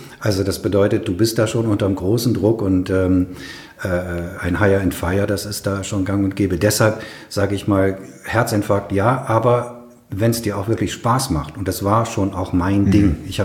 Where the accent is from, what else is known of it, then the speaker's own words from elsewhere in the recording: Duisburg, North Rhine-Westphalia, Germany; also born or lived in Essen; ich weiß noch, wie ich als Kind in Duisburg in der Gemeinde, in der freikirchlichen Gemeinde, wo meine Eltern waren, unter den Bänken hergekrabbelt bin im Gottesdienst.